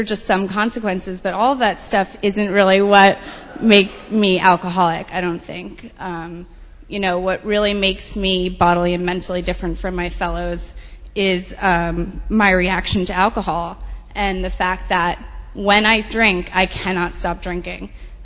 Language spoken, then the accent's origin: English; Manhattan, New York, United States; I grew up in Manhattan to two non-alcoholic parents. I have two younger sisters